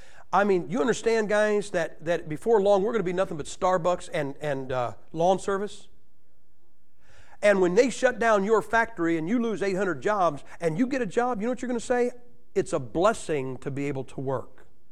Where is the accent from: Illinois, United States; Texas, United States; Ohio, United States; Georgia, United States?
Ohio, United States; Massillon; I'm from Massillon, Ohio. I was raised three blocks from five steel mills.